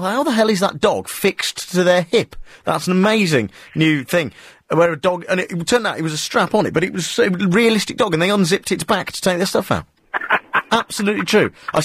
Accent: Midlands, United Kingdom; I grew up in the Midlands

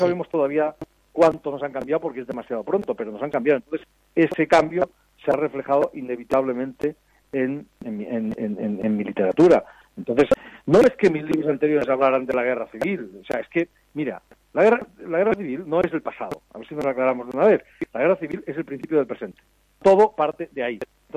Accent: Girona, Catalonia, Spain; now in Barcelona, Spain; Yo vivo en Cataluña, yo vivo en Barcelona, pero me crié en Gerona. Soy de origen extremeño, como tantos catalanes

